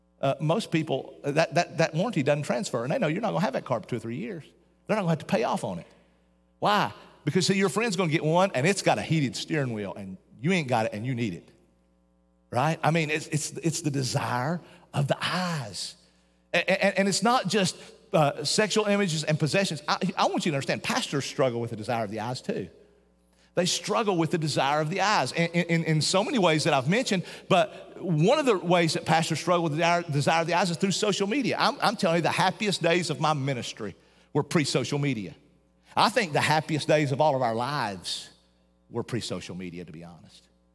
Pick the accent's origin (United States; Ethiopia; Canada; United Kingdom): United States; Appalachia; We had a stove in the back of the house I grew up in Appalachian Mountains, all right?